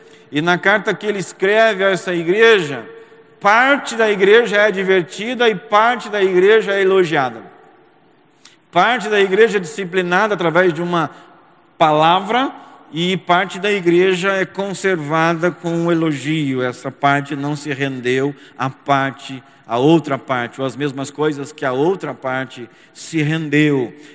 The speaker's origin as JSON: {"language": "Portuguese", "town": "São José dos Campos", "region": "São Paulo", "country": "Brazil", "tie": "born or raised there", "said": "Eu venho de uma região que é assim. São José dos Campos, onde eu nasci, me criei, estudei, me casei, criei os meus filhos e também pastoreei. Está próximo de Aparecida"}